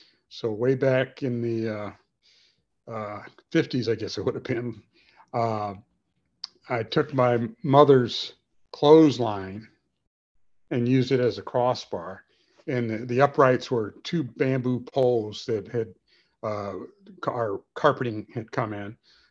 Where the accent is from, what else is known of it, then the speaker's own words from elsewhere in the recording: Gary, Indiana, United States; And, you know, I grew up in Gary, Indiana. Northwest Indiana was a real hotbed for basketball, especially.